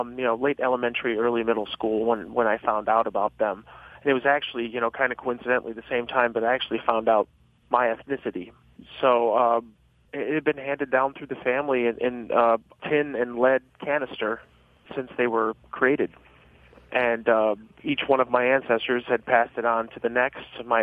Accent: United States; I've kind of settled on the fact that I'm an American. I am. I was raised in a farming community by a white mother and stepfather

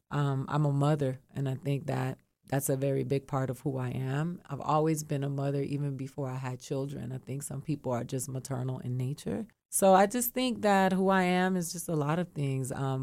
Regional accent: Miami, Florida, United States; So who I am is … from Alapata, Miami.

